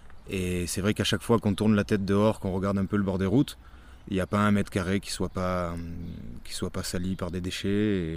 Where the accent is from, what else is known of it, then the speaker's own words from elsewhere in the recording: Puyricard, Provence-Alpes-Côte d'Azur, France; Parce que moi, je viens de Puy-Ricard, donc depuis que je suis petit, j'appelle ça Puy-Puy.